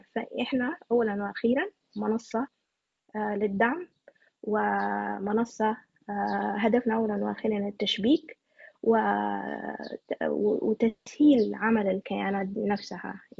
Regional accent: Sudan; وأنا سوداني

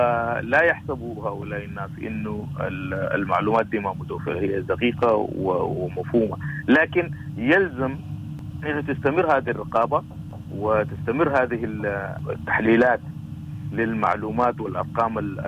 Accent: Sudan; دي مسؤوليتنا كلنا كسودانيين إننا نتضامن ونتضافر ونقول لا للعنف

